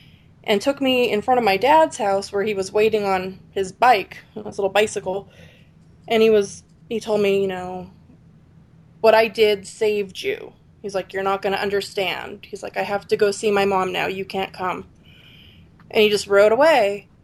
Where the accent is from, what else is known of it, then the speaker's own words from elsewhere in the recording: Freeland, Pennsylvania, United States; Well, I grew up in the Pocono Mountains of Pennsylvania, in a little tiny small town called Freeland.